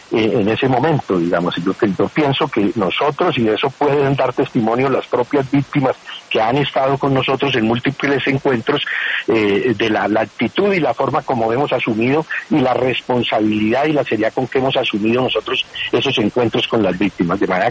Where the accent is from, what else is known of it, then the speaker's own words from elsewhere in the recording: Colombia; todos nos podamos reunir como colombianos